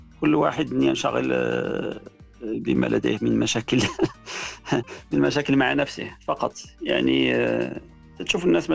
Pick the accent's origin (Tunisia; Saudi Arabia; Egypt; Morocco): Morocco; ماشي تيبقى جالس عاصر على القهوة كما نقولوا احنا في المغرب